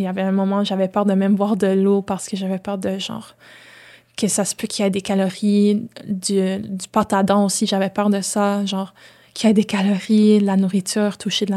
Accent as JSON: {"language": "French", "region": "Ontario", "country": "Canada", "tie": "born or raised there", "also_born_or_lived": "Haiti / Quebec", "said": "Je suis née en Ontario. Okay. J'ai resté en Haïti. Je suis retournée en Ontario puis je suis allée au Québec."}